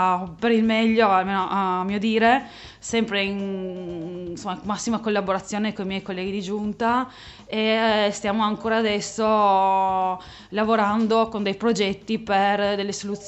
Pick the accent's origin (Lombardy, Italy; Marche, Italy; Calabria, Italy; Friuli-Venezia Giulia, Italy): Friuli-Venezia Giulia, Italy; Trieste; sono triestina, nata a Trieste